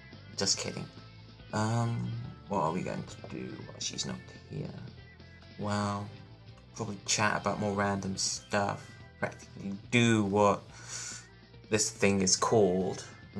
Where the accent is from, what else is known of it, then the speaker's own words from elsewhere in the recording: United Kingdom; because I'm British.